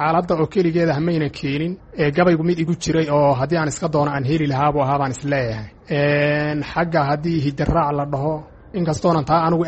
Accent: Somali Region, Ethiopia; waxaan ku soo koray anigu amaan ku dhashay baadiye gobolka Qorraxay, magaalada Qabridahar korkeeda, meelahaas baadiyihii baan ku soo koray, heer xoolo dhaqata ah oo geel dhaqata ah baadiyihii baan ku barbaaray.

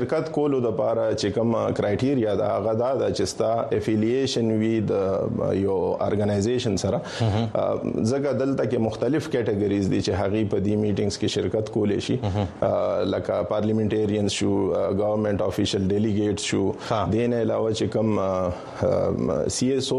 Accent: Khyber Pakhtunkhwa, Pakistan; now in Peshawar, Pakistan; زما تعلق د قبایلی سیمو او رگزی ضلع سره دی. خو دا وخت مونږ په پیښور کې میشته یو

